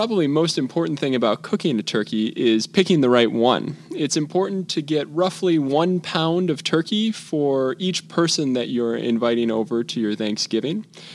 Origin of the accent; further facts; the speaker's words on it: Chicago, Illinois, United States; So I grew up here in the Midwest, Chicago specifically, and have spent most of my life here.